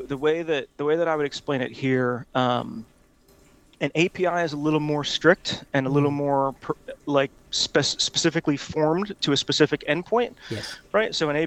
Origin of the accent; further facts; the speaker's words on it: Honolulu, Hawaii, United States; now in Atlanta, United States; My background, I went to college in Auburn, Alabama. I'm from Honolulu, Hawaii.